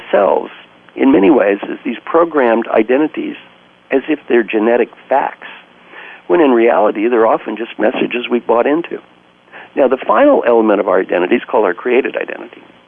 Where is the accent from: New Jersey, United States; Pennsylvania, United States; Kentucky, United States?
Kentucky, United States; Valley Station; I said, I'm from Valley Station, Kentucky. I thought the F word was the adjective that preceded all nouns.